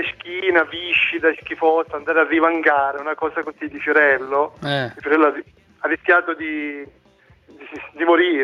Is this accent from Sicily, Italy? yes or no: yes; Gela, Sicily, Italy; now in Milan, Italy; io chiamo da Milano, ma vengo da Gela